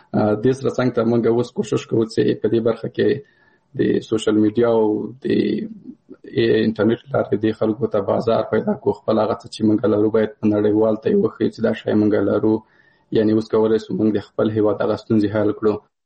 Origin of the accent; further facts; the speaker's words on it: Paktia, Afghanistan; مثال زه د کابل د پکتیا یم